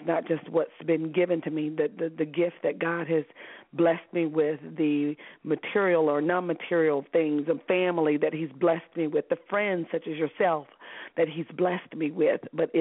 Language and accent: English; Alabama, United States; also born or lived in Detroit; I was born in Detroit, in Motown. I mean, literally streets from Motown, and but raised in L.A., Laura, right. Alabama. After I was born, my dad moved us back to Alabama, where the family was, his mom and my mom's mom.